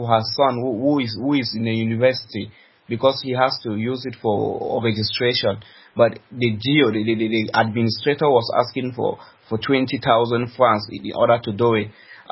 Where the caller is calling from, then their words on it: Bambui, North-West Region, Cameroon; No, I'm not calling from Bamenda. I'm calling from Bambui, just some few miles from Bamenda.